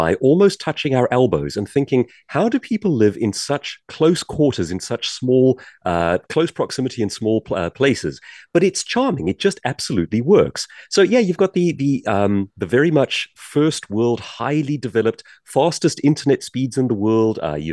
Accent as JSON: {"language": "English", "country": "South Africa", "lives_now": "Jersey", "said": "We were back in South Africa a couple of weeks ago."}